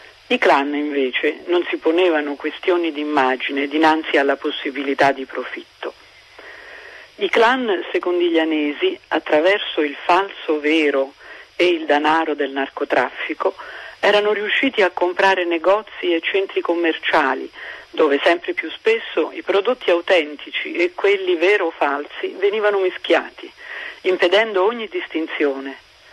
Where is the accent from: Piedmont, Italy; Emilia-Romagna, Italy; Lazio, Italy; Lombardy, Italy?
Lazio, Italy; Anagni; Sono di Anagni.